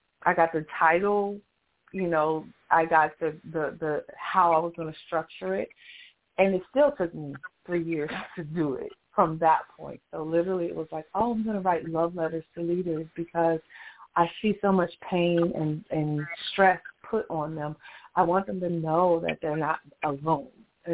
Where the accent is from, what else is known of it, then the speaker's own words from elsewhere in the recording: Midwest, United States; I came from the Midwest, and so we were always taught family community was really important.